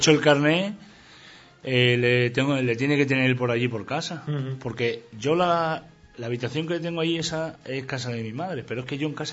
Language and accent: Spanish; Guareña, Extremadura, Spain; del Guareña, del equipo de mi pueblo.